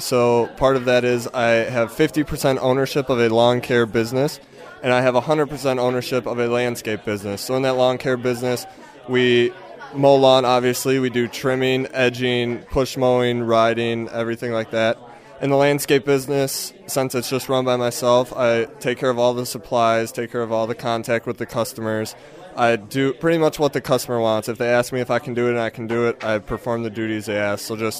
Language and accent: English; Randolph, Wisconsin, United States; I'm from Randolph, Wisconsin, small little town in south central Wisconsin.